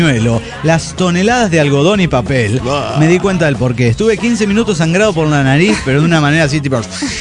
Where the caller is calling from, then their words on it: Bremen, Germany; de Bremen, Alemania.